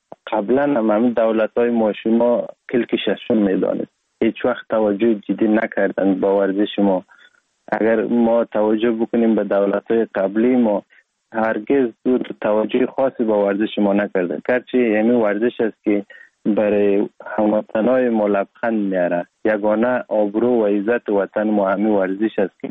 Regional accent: Sheberghan, Jowzjan, Afghanistan; born or raised there; also born or lived in Sar-e Pol

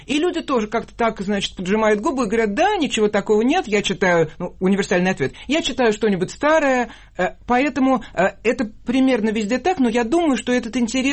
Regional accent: Moscow, Russia; я из Москвы

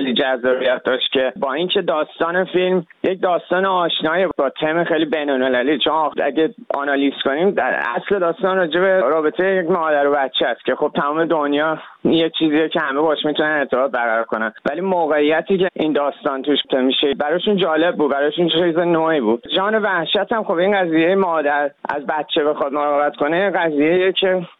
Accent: Iran; من چون 18 روزه تو ایران زندگی کردم، بزرگ شدم

